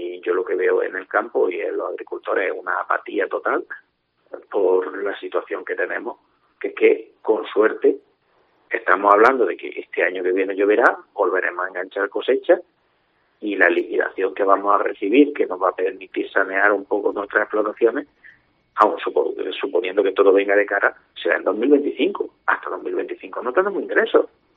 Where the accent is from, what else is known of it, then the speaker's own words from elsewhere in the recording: Fuente del Rey, Andalusia, Spain; yo soy de Fuente del Rey y en la mía ya se empieza a escuchar de no abrir la cooperativa del pueblo